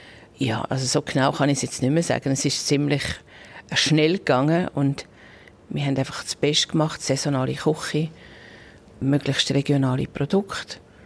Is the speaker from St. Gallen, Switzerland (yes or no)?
yes; St. Gallenkappel, St. Gallen, Switzerland; Und da es ja meine Heimat ist, also auf dieser Seite vom Ricken